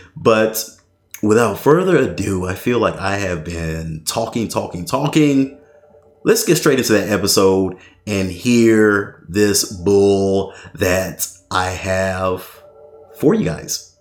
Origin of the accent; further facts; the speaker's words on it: United States; accent: northern; See, that's my northern accent kicking in.